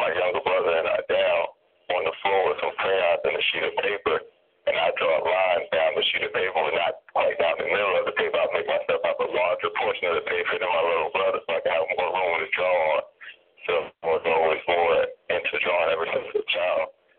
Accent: Virginia, United States; I was born in North Virginia. And there I was raised by my mom.

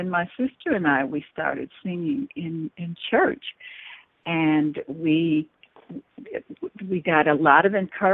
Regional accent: Midwest, United States; moved away; I grew up in the Midwest, and I moved to New York to pursue a career in music.

